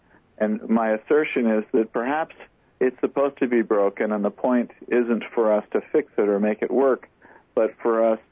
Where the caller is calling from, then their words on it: Dallas, Texas, United States; I'm calling from Dallas.